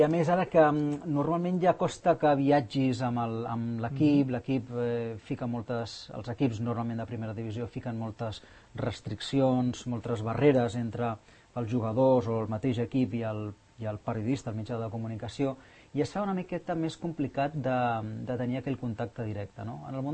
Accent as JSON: {"language": "Catalan", "town": "Cerdanyola del Vallès", "region": "Catalonia", "country": "Spain", "tie": "born or raised there", "also_born_or_lived": "Barcelona", "lives_now": "Sant Cugat del Vallès, Spain", "said": "Doncs jo vaig néixer a Barcelona el 74, després vaig anar a viure amb els meus pares a Cerdanyola, o sigui, aquí a 10 quilòmetres, i des de l'any 2000 sí que visc i treballo a Sant Cugat."}